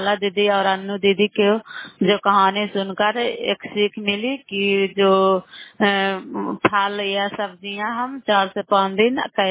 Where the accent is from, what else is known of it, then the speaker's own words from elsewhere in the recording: Bihar, India; नालंदा जिला कराए ब्लॉक के निवासी हूँ।